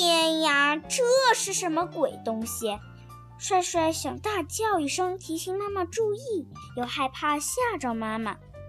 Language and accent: Chinese; Jingmen, Hubei, China; 我是来自湖北荆门的